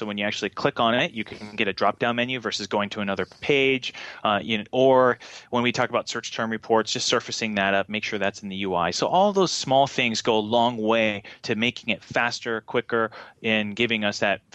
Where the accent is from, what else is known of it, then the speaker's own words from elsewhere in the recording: Tokyo, Japan; I grew up in Japan. My dad was in the Navy, and so we went to Tokyo Disneyland a lot